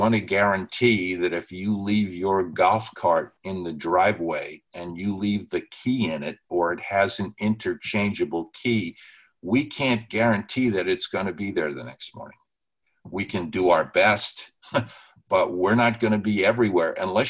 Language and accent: English; New York, United States; I come from New York.